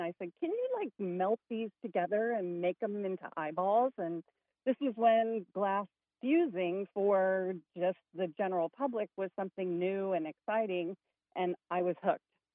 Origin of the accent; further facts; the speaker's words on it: Thousand Oaks, California, United States; I grew up in the Thousand Oaks area.